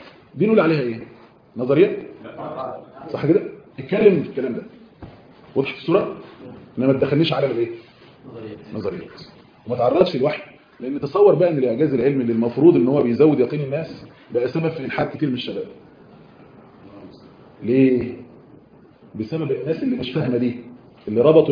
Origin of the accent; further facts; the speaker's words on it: Egypt; كنا عندنا دورات في صعيد مصر طبعا كنا ماشيين